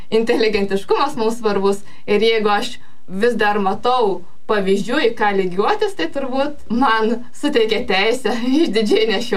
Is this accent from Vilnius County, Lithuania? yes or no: no; Skuodas, Klaipėda County, Lithuania; accent: Samogitian; Iš tikrųjų, aš esu iš Skuodo, iš Žemaitijos, todėl gal girdite mano labai gražų žemaitišką akcentą.